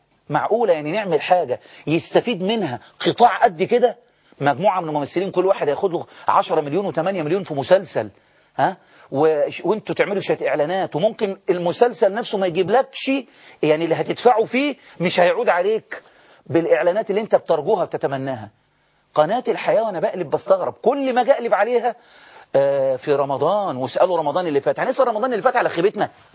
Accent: Egypt; احنا مصريين

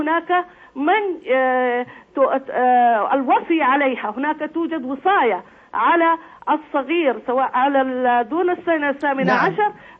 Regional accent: Saudi Arabia; سن الرشد عندنا في المملكة العربية السعودية هو سن 18

